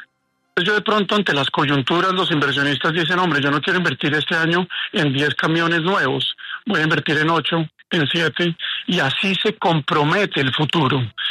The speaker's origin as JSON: {"language": "Spanish", "country": "Colombia", "said": "Eso como colombianos tenemos que señalarlo"}